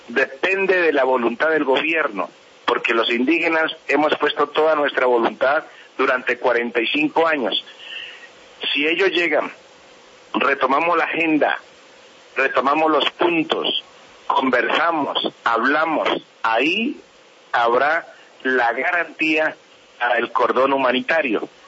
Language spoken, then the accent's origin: Spanish; Colombia; nosotros somos colombianos, somos seres humanos como todos los colombianos.